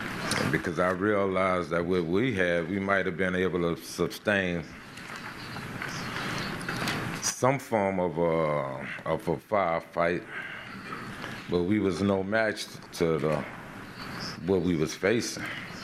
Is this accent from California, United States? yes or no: no; Gretna, Louisiana, United States; born or raised there